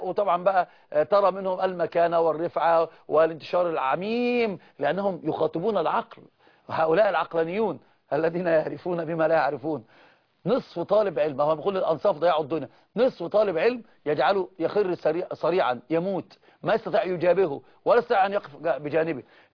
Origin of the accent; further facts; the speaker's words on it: Egypt; العام عندنا في مصر حفظها الله ورعاها